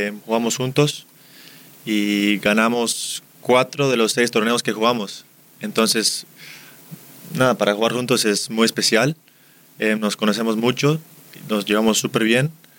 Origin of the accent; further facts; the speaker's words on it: United States; Nosotros somos de Estados Unidos.